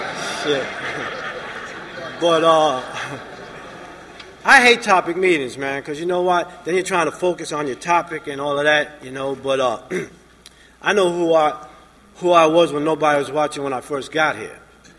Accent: Florida, United States; And I am from South Florida

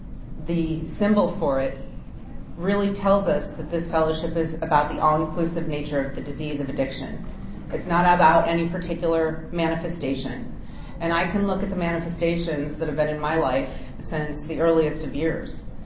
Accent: Chicago, Illinois, United States; now in Maryland, United States; Like when I moved to Maryland from Chicago, I got one of those Maryland license plates that said the War of 1812 on it.

